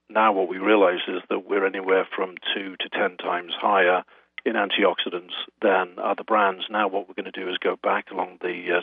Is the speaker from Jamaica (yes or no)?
no; England, United Kingdom; now in United States; The roasting is in North Carolina, but I'm originally English, but my wife is American, so this is an American company.